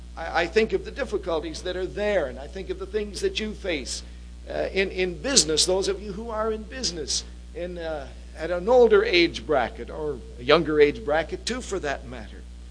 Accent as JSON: {"language": "English", "country": "Bangladesh", "moved": "yes", "lives_now": "Markham, Canada", "said": "here in the town of Markham, since I came there from Bangladesh"}